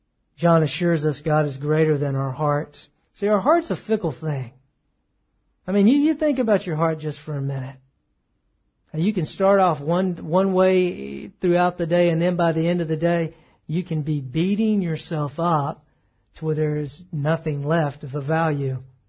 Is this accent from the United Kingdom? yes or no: no; the South, United States; the culture that I grew up here and in the South